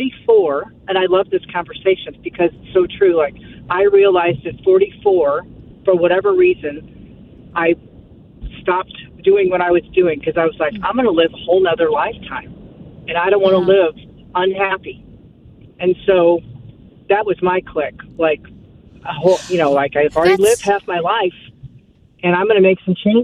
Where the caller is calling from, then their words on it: Fenton, Missouri, United States; Hi, I'm from Fenton, actually.